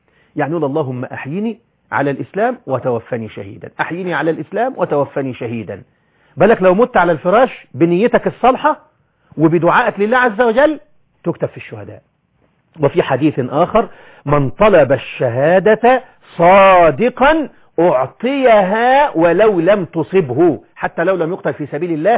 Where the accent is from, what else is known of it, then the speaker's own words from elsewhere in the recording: Egypt; احنا عندنا في مصر بنقول كده